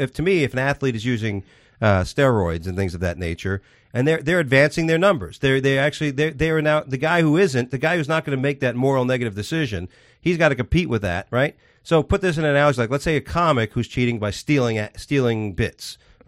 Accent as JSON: {"language": "English", "town": "Queens", "region": "New York", "country": "United States", "tie": "born there", "said": "I'm a Yankee fan because I was born in Queens. And a lot of friends still there. Go back a lot to New York."}